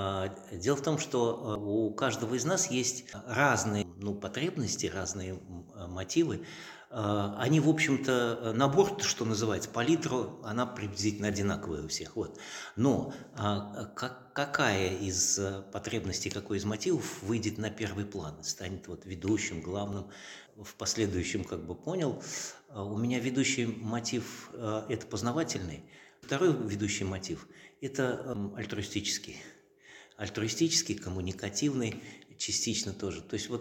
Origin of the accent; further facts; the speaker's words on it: Armavir, Krasnodar Krai, Russia; also born or lived in Saratov / Volsk; Я родился в Саратове. Вот. Но потом как-то мы переезжали. Я жил в Вольске, тоже в Саратовской области. Там в школе учился. А потом я жил в городе Армавире, Краснодарского края. И там вот, в общем-то, окончил школу, оттуда и в армию ушел.